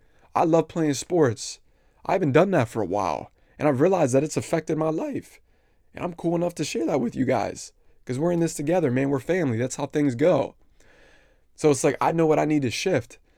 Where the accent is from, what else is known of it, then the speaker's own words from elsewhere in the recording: Pennsylvania, United States; I'm from Pennsylvania.